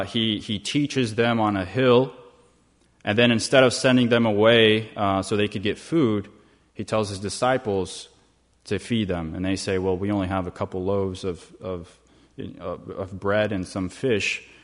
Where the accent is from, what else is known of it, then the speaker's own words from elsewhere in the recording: Brazil; English is a second language; We are from Brazil, so it's so nice to see God's family and God's body all over the world